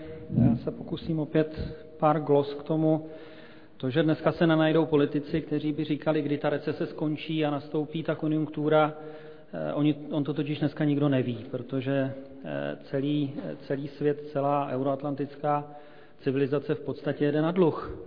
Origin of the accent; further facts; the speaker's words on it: Ústí nad Labem Region, Czechia; Já jsem z Ústeckého kraje. Je to jediný kraj, kde je komunistický hejtman